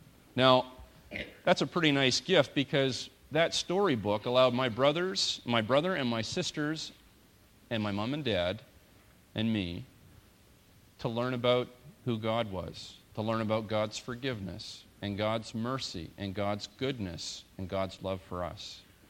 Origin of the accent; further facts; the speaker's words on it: Owen Sound, Ontario, Canada; I'm not. I was raised in Owen Sound.